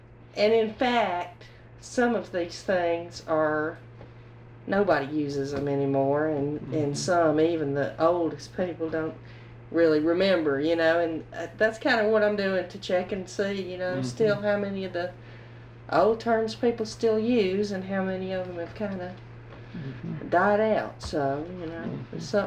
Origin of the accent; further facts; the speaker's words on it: Georgia, United States; On the other side of Atlanta.